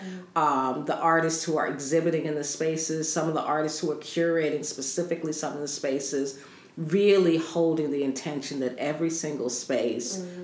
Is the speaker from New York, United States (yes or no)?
yes; Brooklyn, New York, United States; You know, I grew up in Brownsville, Brooklyn. I left home when I was 13 years old.